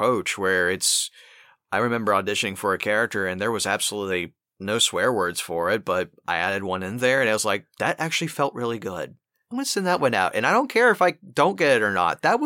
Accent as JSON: {"language": "English", "region": "Southern United States", "country": "United States", "accent": "Southern", "said": "I do have Southern dialect. And some of my word pickings and choosings might sound a little odd, and my accent will probably just come out randomly rather than often like it would for the rest of my family."}